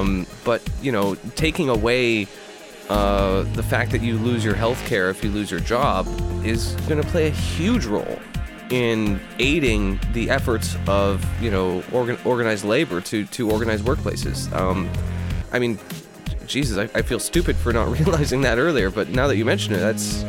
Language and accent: English; Canada; as a Canadian, having free shitty health care myself.